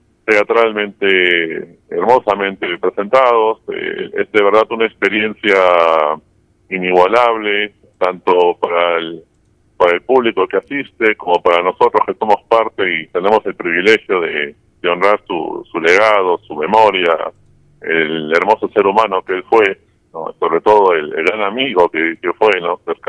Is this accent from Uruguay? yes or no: no; Peru; Y nosotros, pues, como buenos peruanos, fuimos haciendo innovaciones al respecto